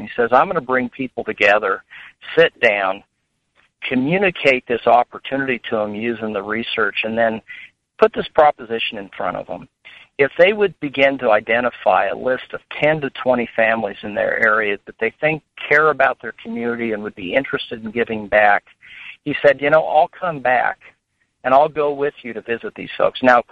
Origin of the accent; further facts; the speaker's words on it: Nebraska, United States; If you think about in my home state, the Nebraska Community Foundation now has $100 million in assets